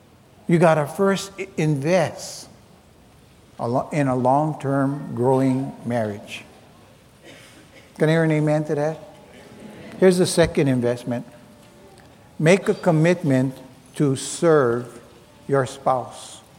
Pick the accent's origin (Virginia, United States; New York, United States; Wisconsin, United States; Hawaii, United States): Hawaii, United States; Hilo; I'm Portuguese. I come from Hilo.